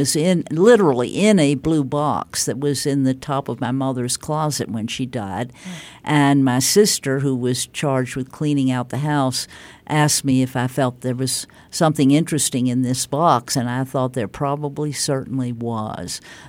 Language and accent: English; the South, United States; But that's very familiar to me from growing up in the South